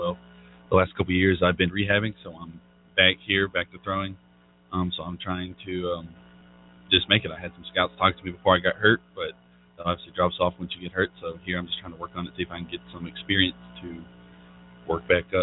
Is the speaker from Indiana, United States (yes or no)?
no; Allen, Texas, United States; Okay, I'm from Allen, Texas. I played baseball there, and then I played baseball at Southeastern Oklahoma State University, Division II in Durant, Oklahoma.